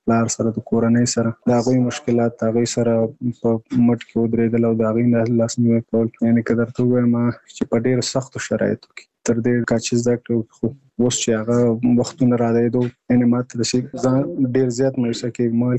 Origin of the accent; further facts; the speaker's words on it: Nangarhar, Afghanistan; now in Kabul, Afghanistan; زموږ کور په ننګرهار کې دی، زه په کابل کې یم